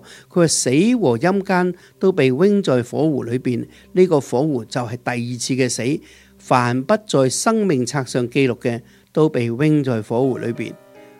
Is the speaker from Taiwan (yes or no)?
no; China; 我们中国人有一句这样的讲法